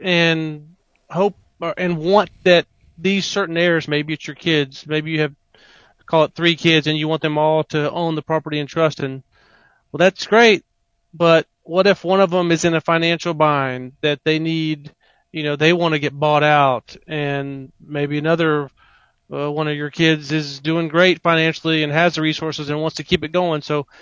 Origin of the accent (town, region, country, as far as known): Victoria, Texas, United States; born or raised there; now in Houston, United States